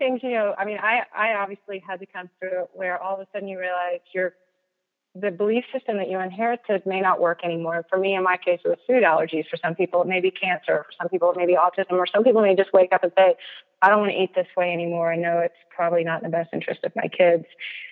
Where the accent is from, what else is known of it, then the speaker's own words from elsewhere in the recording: Texas, United States; She comes out of Oklahoma, which is familiar territory to me because I grew up in Texas.